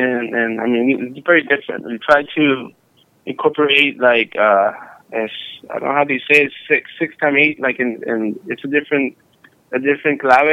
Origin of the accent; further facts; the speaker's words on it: Puerto Rico; moved away; also born or lived in Corpus Christi, United States; I was born in Corpus, in Texas. After 7 years old, I went to Puerto Rico, and then there's a lot of influence of Afro-Cuban, Latin